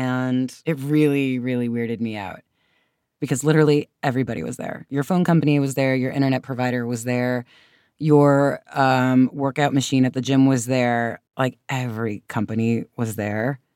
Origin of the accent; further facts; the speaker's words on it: United States; they're part of like my long shared history as an American.